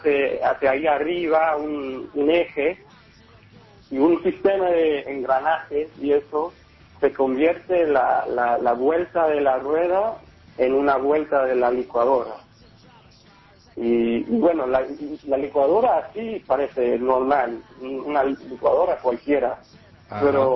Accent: England, United Kingdom; como donde venimos nosotros de Inglaterra, en esa época, en esa temporada ahorita, estamos en invierno

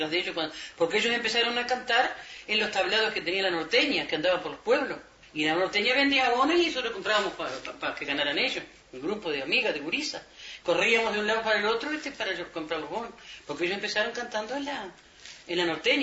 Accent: Treinta y Tres, Uruguay; Desde chiquita, nosotros toda la vida nacimos prácticamente en el Olimar, los primeros baños creo que nos dieron en el Olimar. Siempre, todas las 33 es sagrado

